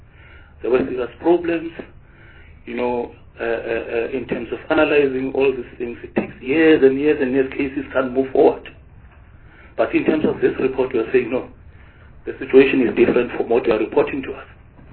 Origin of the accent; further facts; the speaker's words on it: Mamelodi, Gauteng, South Africa; And I hail from Mamelodi.